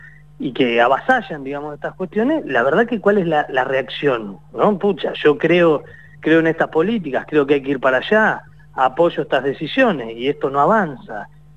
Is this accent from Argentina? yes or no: yes; Argentina; estas son algunas de las cuestiones que nos identifican como argentinos